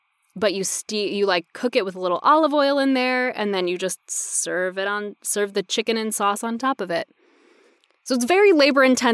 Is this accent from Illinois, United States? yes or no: yes; Chicago, Illinois, United States; I am from Chicago.